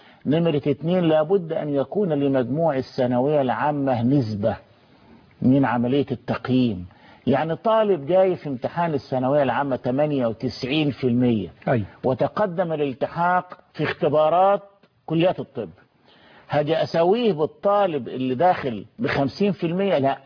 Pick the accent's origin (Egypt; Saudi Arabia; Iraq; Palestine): Egypt; احنا كمجتمع مصري